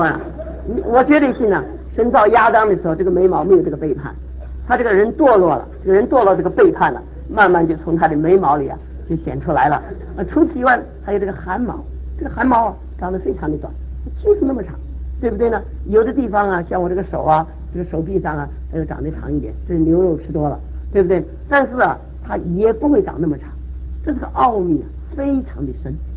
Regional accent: China; 身为中国人呢

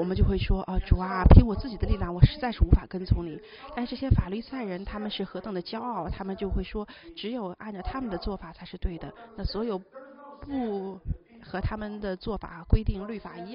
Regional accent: Chicago, Illinois, United States; 当我在芝加哥长大的时候，那个时候我们是有一个从俄罗斯来的一个拉比

